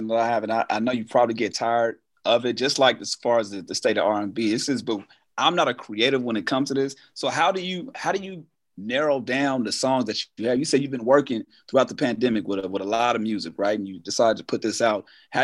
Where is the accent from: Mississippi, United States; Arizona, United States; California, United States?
California, United States; Carson; obviously we grew up in Carson, right? And, you know, I went to school in Long Beach. My mom worked in Compton.